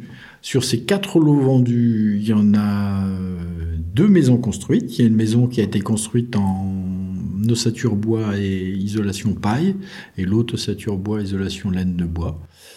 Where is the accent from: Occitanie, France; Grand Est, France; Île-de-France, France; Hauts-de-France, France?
Île-de-France, France; Paris; now in La Capelle-Cabanac, France; Moi, ça fait 20 ans que j'habite à La Capelle Cabanac. Je suis pas capellois d'origine, je suis parisien d'origine.